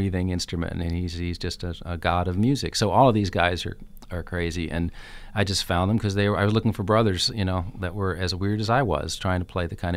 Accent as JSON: {"language": "English", "region": "New York", "country": "United States", "said": "But as a New Yorker, I was really confused as to why I was playing it."}